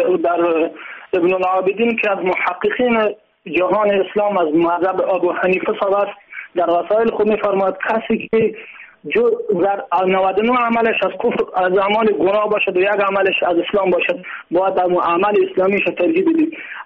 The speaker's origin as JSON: {"language": "Persian", "region": "Kandahar", "country": "Afghanistan", "said": "از قندار."}